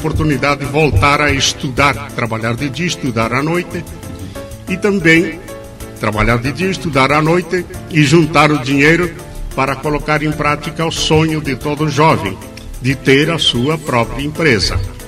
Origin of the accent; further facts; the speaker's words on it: Concórdia, Santa Catarina, Brazil; also born or lived in Paraí; Eu sou natural do Paraí, no Rio Grande do Sul. Na época pertencia ao município de Lagoa Vermelha. Em 1929, meus pais mudaram para Concórdia. E de Concórdia fiquei até 1950.